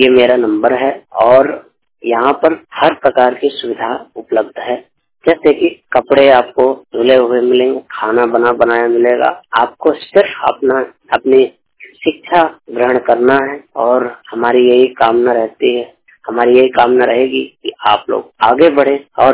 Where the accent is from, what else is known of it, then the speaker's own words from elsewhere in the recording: Mahoba, Uttar Pradesh, India; मैं हरियाणा राज्य के भिवानी जिले में जॉब करता हूँ और मैं महोबा जिले का रहने वाला हूँ, राज्य उत्तर प्रदेश।